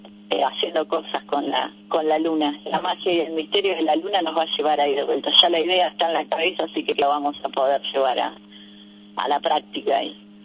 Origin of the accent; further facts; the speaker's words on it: Argentina; yo a veces prefiero más ser argentina